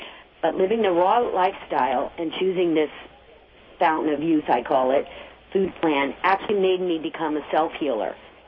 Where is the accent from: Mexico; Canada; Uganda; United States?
United States; New York; Oh, well, that's my hometown.